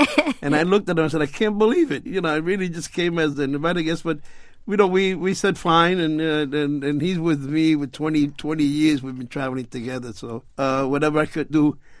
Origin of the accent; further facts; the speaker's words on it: New York, United States; born there; Well, I was born in New York, and there, then the big bands were happening.